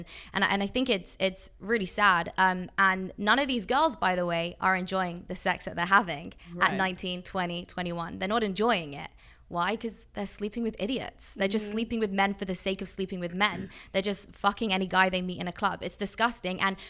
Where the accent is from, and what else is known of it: London, United Kingdom; born or raised there